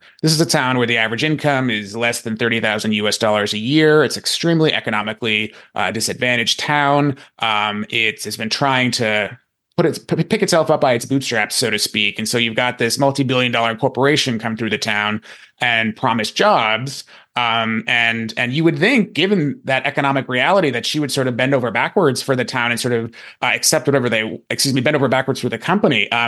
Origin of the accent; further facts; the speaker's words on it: Maine, United States; I grew up in Maine and in a pretty rural part of the state.